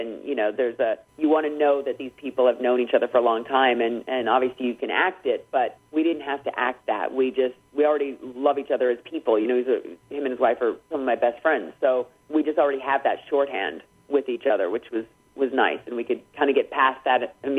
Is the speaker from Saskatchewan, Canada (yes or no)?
no; Alberta, Canada; I grew up Edmonton Oilers winning era, and they were my team.